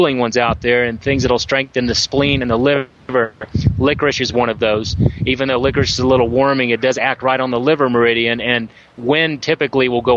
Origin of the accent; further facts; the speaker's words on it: Florida, United States; I'm from Florida. My wife's from Florida, and I'm from Florida.